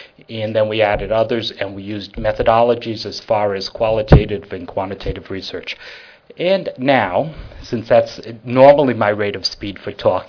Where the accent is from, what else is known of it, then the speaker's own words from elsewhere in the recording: Rhode Island, United States; I'm from Southern New England. I grew up in Rhode Island